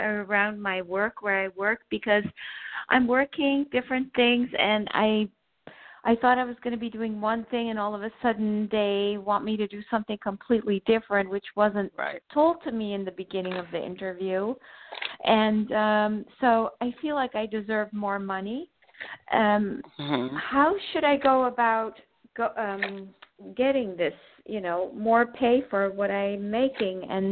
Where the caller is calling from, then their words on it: New Jersey, United States; I'm calling from New Jersey.